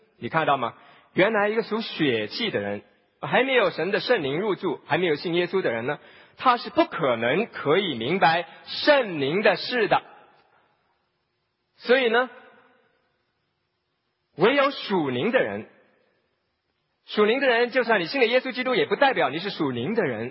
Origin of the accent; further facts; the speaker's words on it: Taizhou, Jiangsu, China; 虽然我在中国大陆出生，有12年的时间都是在江苏泰州那个小城市当中啊，